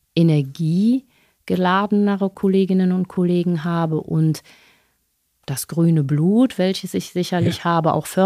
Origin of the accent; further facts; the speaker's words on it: Bonn, North Rhine-Westphalia, Germany; Sie haben eben gesagt, ich komme aus Bonn.